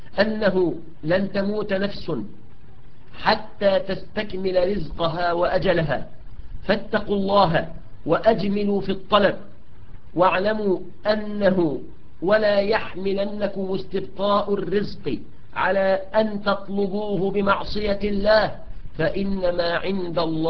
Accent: Egypt; التفحيط ده كلمة خليجية نظيرها عندنا في مصر التخميس.

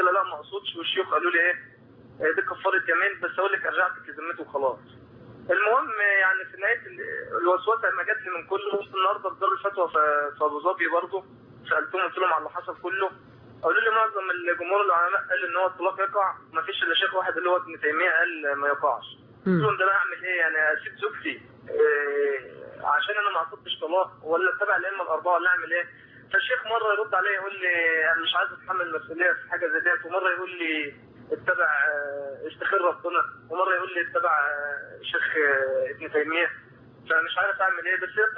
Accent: Egypt; now in United Arab Emirates; انا من مصر وشغال في الامارات.

